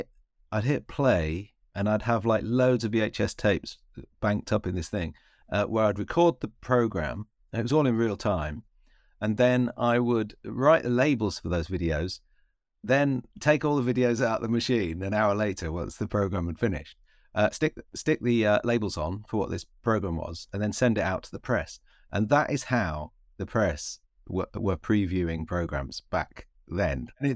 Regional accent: Louth, East Midlands, United Kingdom; It's a guy called Malt Kerridge, is in my hometown of Louth, and he was a proper sort of northern sports teacher

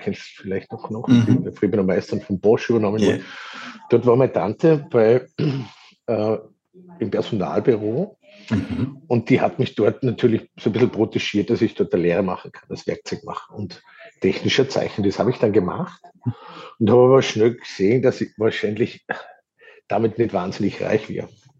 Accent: Hallein, Salzburg, Austria; Ich komme aus Hallein, im schönen Salzburger Land, nicht unweit von deinem Ort

